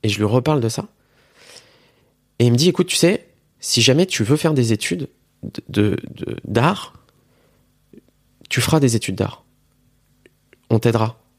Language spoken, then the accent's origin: French; Metz, Grand Est, France; Je suis originaire de Metz.